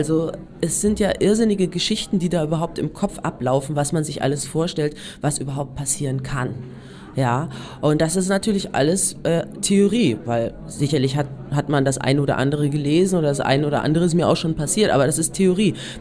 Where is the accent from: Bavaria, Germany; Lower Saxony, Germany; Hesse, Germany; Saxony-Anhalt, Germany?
Hesse, Germany; Kassel; now in Berlin, Germany; in Kassel, wo ich herkomme, da habe ich zum Beispiel fast überhaupt gar keinen Rassismus erlebt. Und auch in Berlin, wo ich lebe, ist es so bunt und so Multikulti